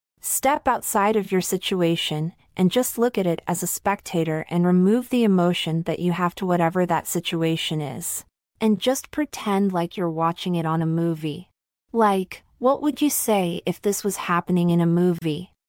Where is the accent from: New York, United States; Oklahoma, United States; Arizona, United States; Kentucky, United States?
Arizona, United States; Tucson; Adaba is an author from my hometown, Tucson, Arizona. We also went to the same high school, a lower to middle class public school